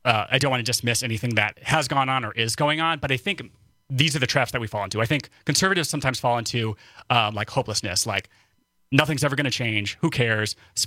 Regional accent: Wisconsin, United States; I'm from Northern Wisconsin. Like, come on.

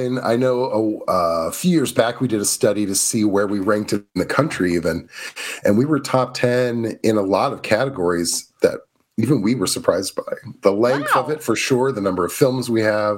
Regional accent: Missouri, United States; moved away; This is one of the reasons I'm originally from Missouri.

